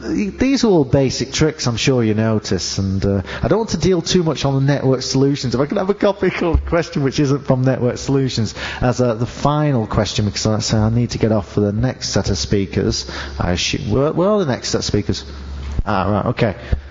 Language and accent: English; England, United Kingdom; I'm English, so my pronunciation is a bit different.